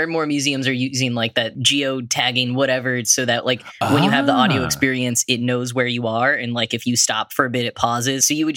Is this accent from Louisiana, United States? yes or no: no; Texas, United States; now in New York, United States; I grew up in Texas, and so actually the first time I read these, I was studying abroad in the Netherlands, but I didn't live in New York yet. I have now lived in New York for the past 10 years